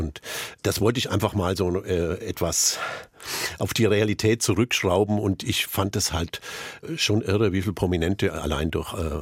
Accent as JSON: {"language": "German", "town": "Lindenberg im Allgäu", "region": "Bavaria", "country": "Germany", "tie": "born there", "said": "Lindenberg im Allgäu, wo ich geboren bin, das liegt fast 800 Meter hoch. Der Winter war praktisch ein halbes Jahr lang"}